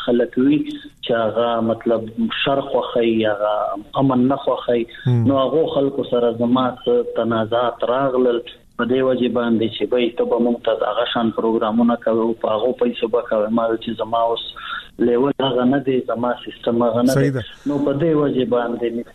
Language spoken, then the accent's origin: Pashto; Bannu, Khyber Pakhtunkhwa, Pakistan; زه خو بیسیکلی د بنو یم، په بنو کې پیدا شوی یم، په بنو کې لوی شوی یم. بنو زمونگا ابائی علاقہ دا، زمونگ دا پلار، زمونگ دا نکنو جائیدادو نا ٹول بنو کی دی.